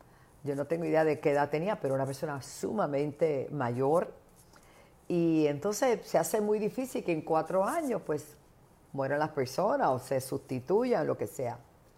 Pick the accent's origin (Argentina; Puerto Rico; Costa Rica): Puerto Rico; En el día de ayer en mi país, en Puerto Rico, para los que nos ven en otros países